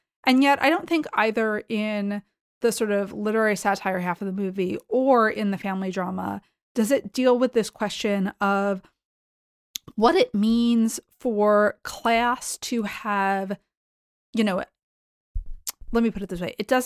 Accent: Boston, Massachusetts, United States; I grew up in the Boston area.

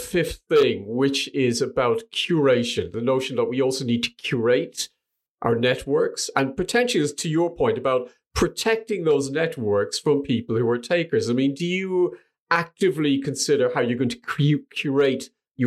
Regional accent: Ireland; because we always assume that networkers, being Irish, and I do this without even thinking, I talk a lot

